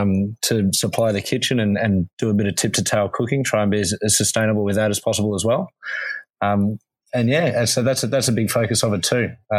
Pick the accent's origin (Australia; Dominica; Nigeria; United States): Australia; Sydney, New South Wales; moved away as an adult; So I moved over about 5.5 years ago. I'm from Sydney originally.